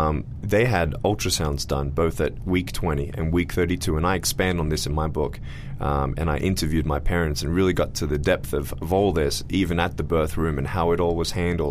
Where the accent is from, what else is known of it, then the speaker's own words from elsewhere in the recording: Australia; moved away as an adult; now in United States; And I moved from Australia about 3.5 years ago now.